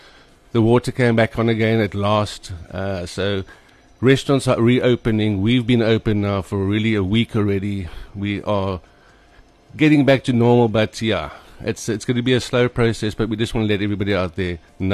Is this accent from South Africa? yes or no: yes; Cape Town, Western Cape, South Africa; now in Durban, South Africa; come from Cape Town. I grew up in Hout Bay. I went to Paul Boys High, which is a rugby school, which I'm still also very proud about that. But I live here now. I'm 20 years a Durbanite.